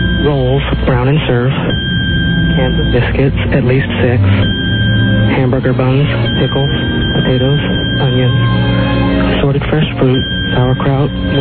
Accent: Sacramento, California, United States; I'm from Sacramento.

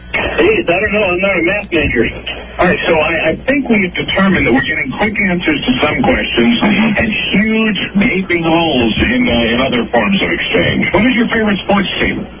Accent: Sacramento, California, United States; Sacramento.

